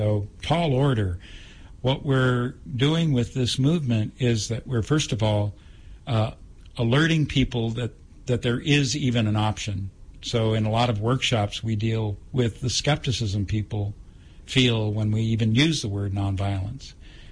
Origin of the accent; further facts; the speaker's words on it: Seattle, Washington, United States; I'm from Seattle, and I didn't want to see that kind of activity happen, not only because I'm from the city I love